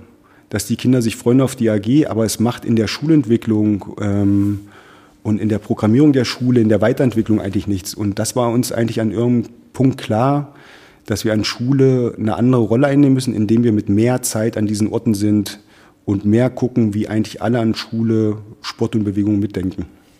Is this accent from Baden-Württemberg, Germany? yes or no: no; Saxony-Anhalt, Germany; now in Berlin, Germany; Ich komme eigentlich aus Sachsen-Anhalt